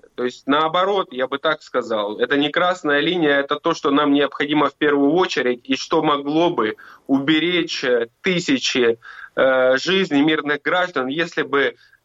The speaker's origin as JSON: {"language": "Russian", "town": "Mariupol", "region": "Donetsk Oblast", "country": "Ukraine", "said": "тем более я лично там из Мариуполя знаю прекрасно все эти ужасы"}